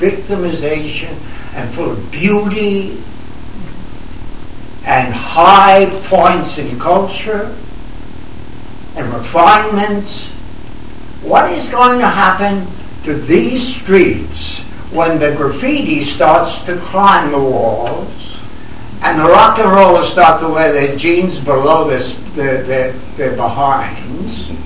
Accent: United States; I'm American, and your definition about not using soul is interesting to me because I'm perplexed. I've been here a very short time.

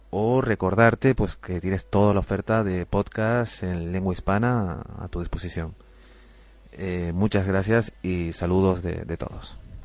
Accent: Canary Islands, Spain; Como canarios es un placer recibir

